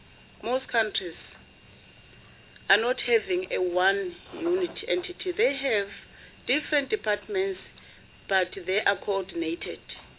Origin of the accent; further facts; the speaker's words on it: Mpumalanga, South Africa; I'm from Mpumalanga, remember I said.